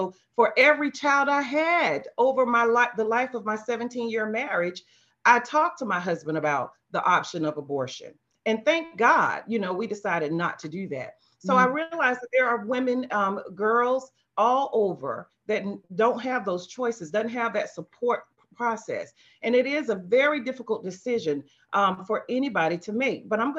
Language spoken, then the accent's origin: English; United States; That was the generation that I grew up in the United States.